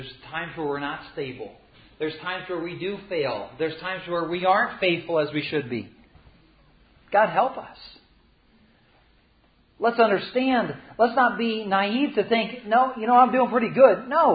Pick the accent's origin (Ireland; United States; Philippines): Philippines; as growing up in the Philippines and you're living with these people who are animistic